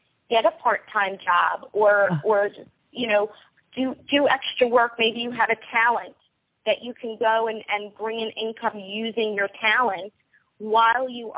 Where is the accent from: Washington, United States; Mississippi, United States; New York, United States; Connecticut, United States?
New York, United States; So I grew up in New York. I was raised on Long Island.